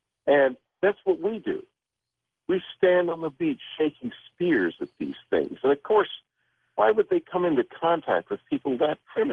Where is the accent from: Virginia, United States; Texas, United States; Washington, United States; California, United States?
Texas, United States; San Antonio; I grew up in San Antonio, Texas, where there are a lot of air bases.